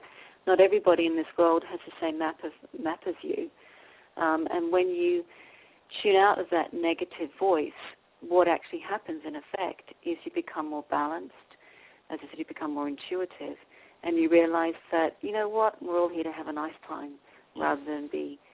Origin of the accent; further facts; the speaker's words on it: Australia; I mean, we're both Australian